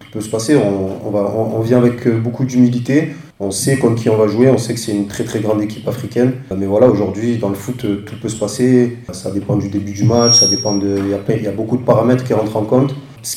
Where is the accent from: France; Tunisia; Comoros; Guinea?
Comoros; mais chez nous, aux Comores, les gens ils me voient grand, donc là-bas, aux Comores, on a toujours la pression.